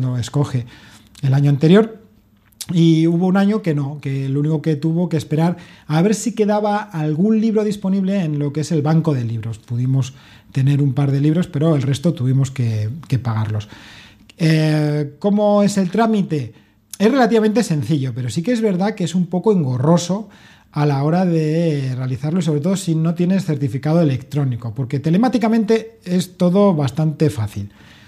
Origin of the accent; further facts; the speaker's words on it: Palencia, Castile and León, Spain; En mi ciudad natal, Palencia.